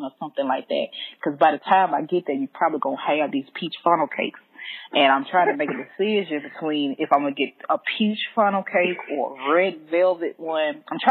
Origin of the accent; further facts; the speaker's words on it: the South, United States; accent: southern; because of my accent with my southern dialect, I just totally mm-hmm. leave that C out.